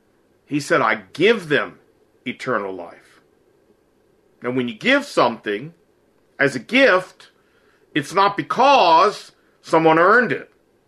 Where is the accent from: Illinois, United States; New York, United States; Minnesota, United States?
Illinois, United States; Chicago; now in Seoul, South Korea; I'm originally from Chicago, and I currently live in Seoul, Korea.